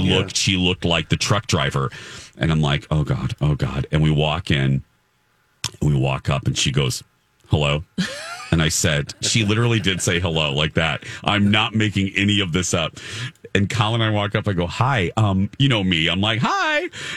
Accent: Michigan City, Indiana, United States; he had never been to my hometown, which is Michigan City, Indiana, right there on Lake Michigan near Chicago.

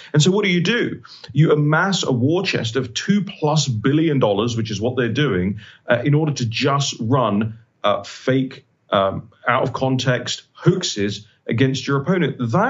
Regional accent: England, United Kingdom; I grew up in England, little old England

